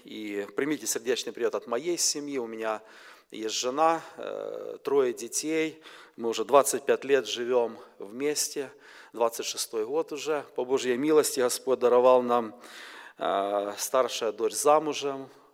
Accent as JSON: {"language": "Russian", "country": "Ukraine", "said": "я с Украины. Семья моя живет в Чернигове, и я несу служение в Первой Баптистской Церкви города Чернигова, это север Украины."}